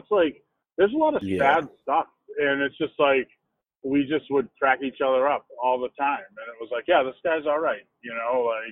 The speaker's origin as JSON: {"language": "English", "town": "Stowe", "region": "Massachusetts", "country": "United States", "tie": "born or raised there", "said": "I was born and raised in Stowe, Massachusetts, and I did the same thing as Bill. You know, I went to small little markets"}